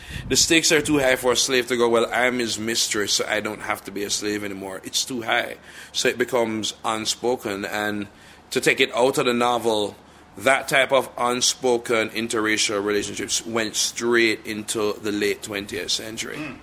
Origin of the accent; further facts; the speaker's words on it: Jamaica; Growing up in Jamaica, the bulk of the literature books you read are Victorian.